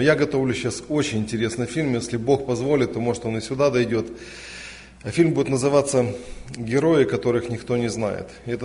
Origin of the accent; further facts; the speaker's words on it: Kyiv, Ukraine; я из Киева, из церкви Преображения.